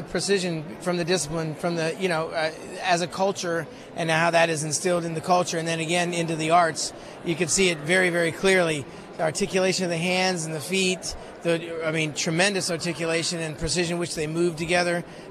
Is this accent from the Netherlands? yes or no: no; United States; As an American, we hear so much about economy.